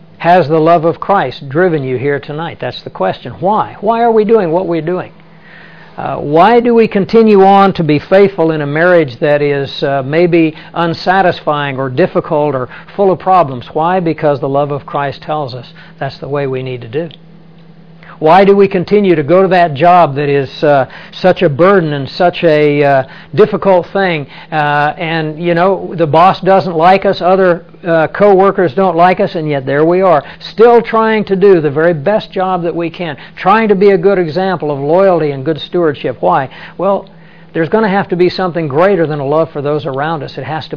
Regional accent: Kansas, United States; born there; also born or lived in Arizona; I was born in Kansas, and that was the place that God had for me in the beginning. But then His geographic will changed for me to go to Arizona.

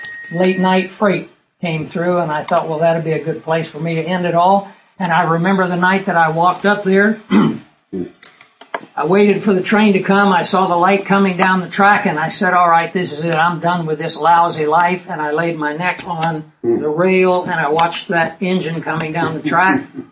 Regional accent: Kansas, United States; I grew up in the Flint Hills of Kansas, and my dad had a big ranch.

